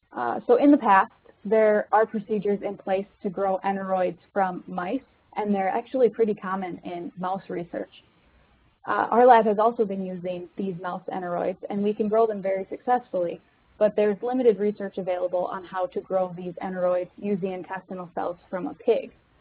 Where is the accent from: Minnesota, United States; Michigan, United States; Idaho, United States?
Minnesota, United States; I'm currently pursuing my PhD in swine nutrition. I'm originally from Minnesota, so I was born and raised right outside the city.